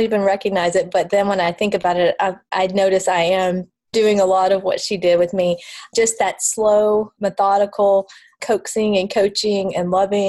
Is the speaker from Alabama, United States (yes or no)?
yes; Alabama, United States; she, being from Georgia and I'm from Alabama, we clicked on that level too.